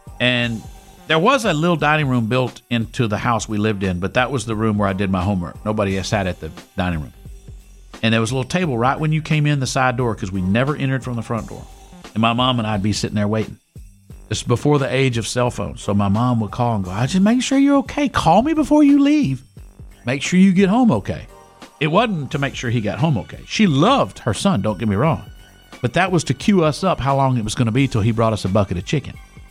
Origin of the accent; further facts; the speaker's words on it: Orange, United States; When I grew up in Orange in the 80s